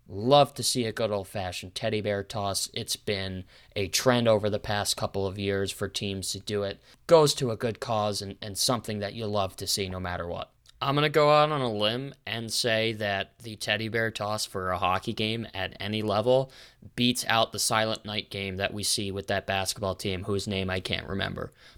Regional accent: New Rochelle, New York, United States; I grew up in New Rochelle, which is

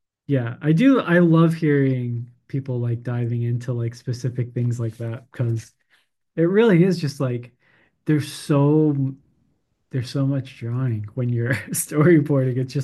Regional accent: Arizona, United States; it was very influenced by the Fiesta Mall that I grew up in Arizona.

